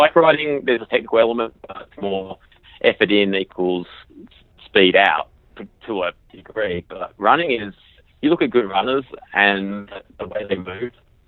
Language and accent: English; Australia; I've been growing up in Australia, sports just a way of life there.